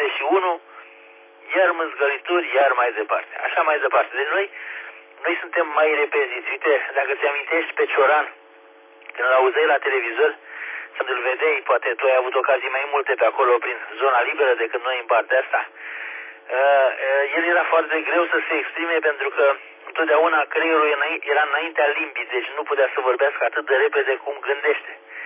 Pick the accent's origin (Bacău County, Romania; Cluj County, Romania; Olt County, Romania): Olt County, Romania; din zona unde m-am născut eu aici. Deci în județul Olt sunt undeva la limită între Argeș și Olt. Când e vorba de bancuri, spun că sunt oltean. Dar e o zonă agitată, așa, și noi vorbim repede.